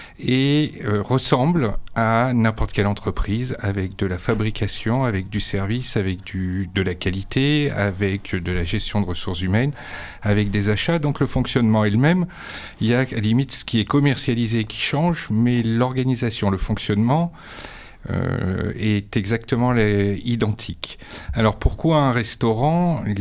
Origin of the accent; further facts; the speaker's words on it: Clermont-Ferrand, Auvergne-Rhône-Alpes, France; je suis né à Clermont-Ferrand, à la clinique Michelin. Mon père a travaillé chez Michelin. J'ai fait 8 déménagements en suivant mon père, qui a été muté à plusieurs reprises. Et après, donc, on est revenu à Clermont-Ferrand